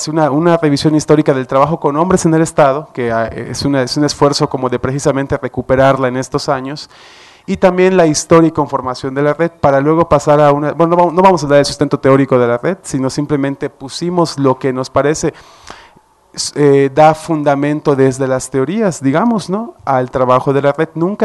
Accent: Yucatán, Mexico; now in Mexico City, Mexico; venimos de Yucatán … … yo radico desde hace 8 meses por aquí, en el DF estoy haciendo el posgrado

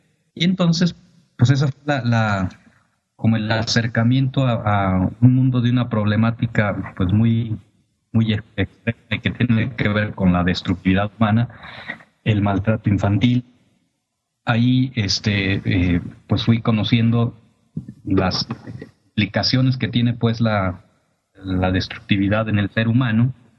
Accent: Ciudad Manuel Doblado, Guanajuato, Mexico; Yo soy originario de Ciudad Manuel Doblado, un municipio de del estado de Guanajuato. Ahí yo crecí

